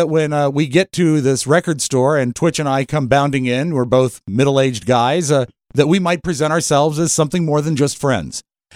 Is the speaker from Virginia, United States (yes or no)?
yes; Leesburg, Virginia, United States; And I'm from Leesburg.